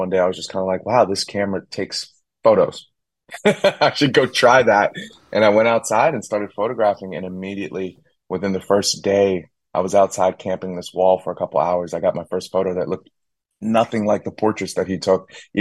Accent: New York, United States; just because it feels like home, what I remember growing up in New York to be, which was Bruce Davis's Subway.

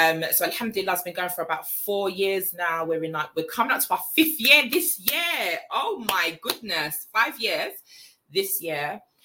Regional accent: London, United Kingdom; accent: English; So if you haven't already told by the accent, I am English. I'm from London in the UK.

